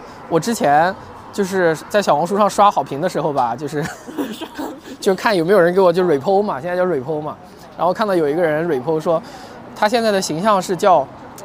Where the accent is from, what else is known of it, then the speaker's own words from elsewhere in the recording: Nanjing, Jiangsu, China; 南京的呀。